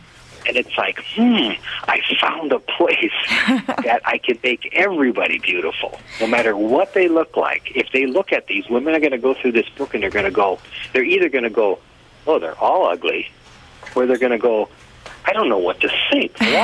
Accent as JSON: {"language": "English", "country": "United States", "said": "You know, I'm an American, and I'll tell you, I don't go for everything being free to corporations"}